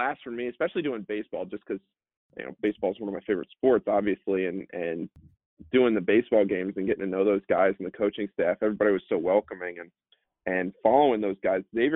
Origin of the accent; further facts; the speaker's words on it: Springfield, Virginia, United States; I grew up in Northern Virginia. All my life lived in Springfield and grew up around the D.C. area.